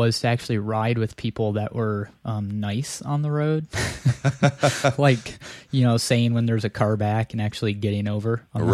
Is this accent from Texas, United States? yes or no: yes; Waco, Texas, United States; Yeah, I'm from Waco, too, so anyways.